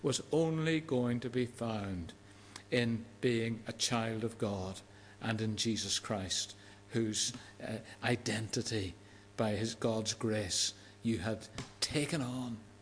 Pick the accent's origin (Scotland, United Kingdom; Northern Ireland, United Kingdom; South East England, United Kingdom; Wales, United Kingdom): Northern Ireland, United Kingdom; Belfast; born there; in Belfast, not very far from where the movie was made